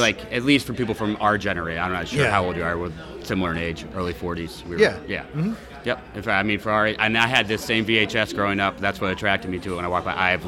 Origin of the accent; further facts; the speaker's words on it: Barbados; Back in my home country, Barbados.